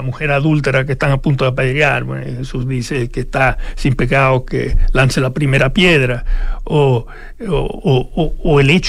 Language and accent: Spanish; United States; born there; Sabe que yo soy norteamericano de nacimiento